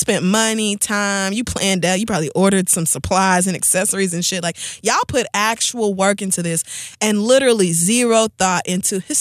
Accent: Oklahoma, United States; but maybe because I grew up in Oklahoma and I actually know Native Americans.

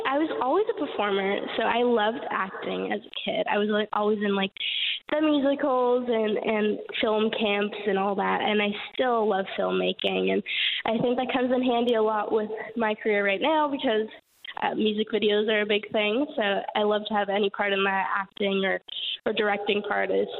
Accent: St. John's, Newfoundland and Labrador, Canada; Yes, I'm from St. John's, Newfoundland. I grew up here my whole life with music all around me. It's been an awesome place to grow up.

